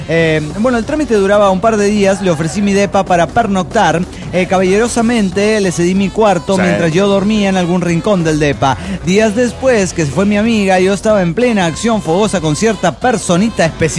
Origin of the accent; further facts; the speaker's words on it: Argentina; de Argentina.